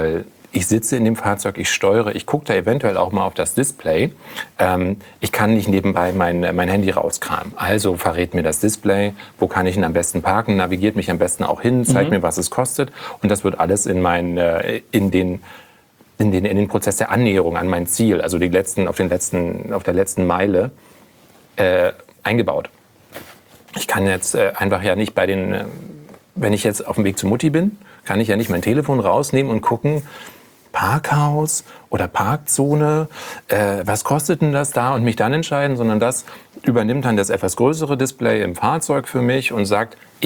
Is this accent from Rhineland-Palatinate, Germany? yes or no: no; Berlin, Germany; ich bin als Berliner Pflanze... Ich wohne in Friedrichshain